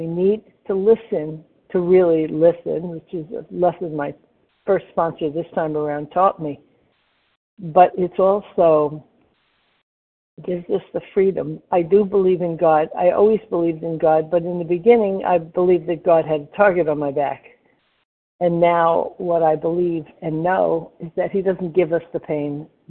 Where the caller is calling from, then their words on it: Florida, United States; and I'm calling from Florida.